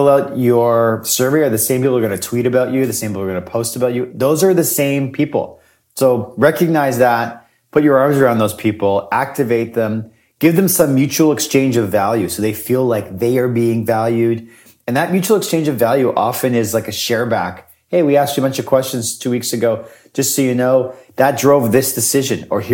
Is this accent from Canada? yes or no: yes; Winnipeg, Manitoba, Canada; And just so you know, I am from Winnipeg and I do like cats.